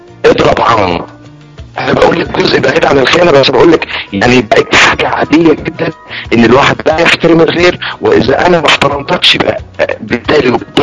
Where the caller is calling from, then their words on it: Egypt